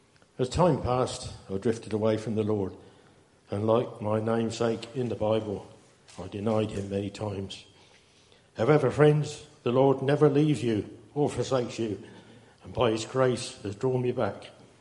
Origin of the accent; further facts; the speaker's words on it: South East England, United Kingdom; I was raised on Romney Marsh in the southeast corner of Kent. The English call it the cold corner.